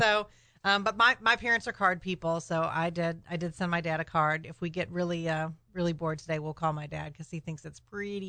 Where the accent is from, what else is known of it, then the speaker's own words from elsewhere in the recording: Minnesota, United States; So I grew up in Minnesota.